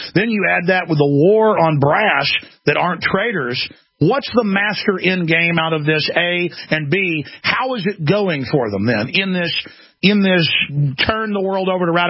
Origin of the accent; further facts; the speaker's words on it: United States; I'm not an Israel firster. I'm an American.